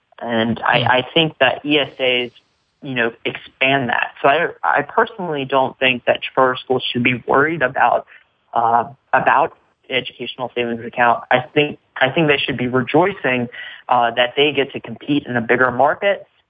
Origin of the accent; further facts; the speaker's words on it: Maryland, United States; also born or lived in Charlotte; No, I was born and raised in Maryland.